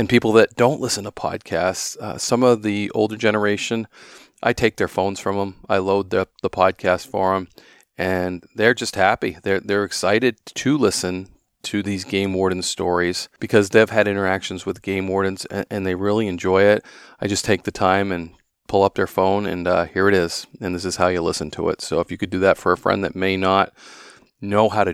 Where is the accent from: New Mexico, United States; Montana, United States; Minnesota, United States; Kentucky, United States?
New Mexico, United States; I am from New Mexico, and honestly, I would really appreciate if you guys interview a warden from New Mexico.